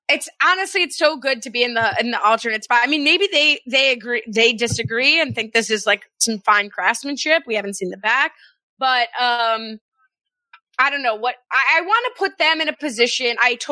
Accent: New Jersey, United States; I'm from Jersey.

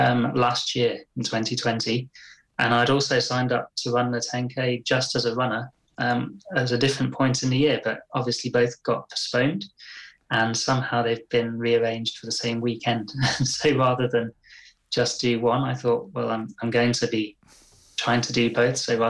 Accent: England, United Kingdom; I grew up in the Midlands.

